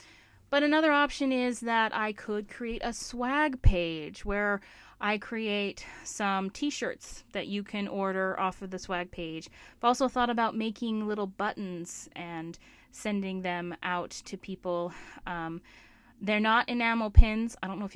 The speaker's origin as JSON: {"language": "English", "region": "Alaska", "country": "United States", "tie": "born or raised there"}